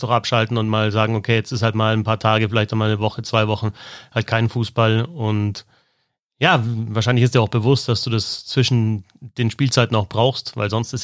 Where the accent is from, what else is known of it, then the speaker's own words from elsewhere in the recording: Bavaria, Germany; das Meer ist eigentlich viel schöner als die Berge und die Seen da bei uns in Bayern